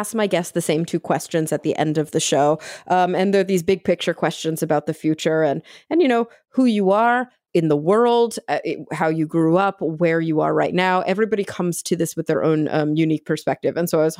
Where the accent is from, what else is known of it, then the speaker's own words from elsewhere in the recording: Texas, United States; And it really hurts me that the community where I was raised back in Texas does not have that kind of mentality.